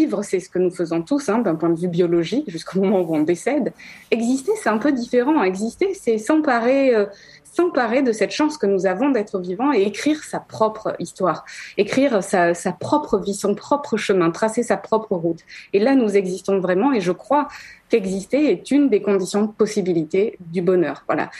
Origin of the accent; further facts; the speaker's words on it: Marseille, Provence-Alpes-Côte d'Azur, France; Moi-même, je suis marseillaise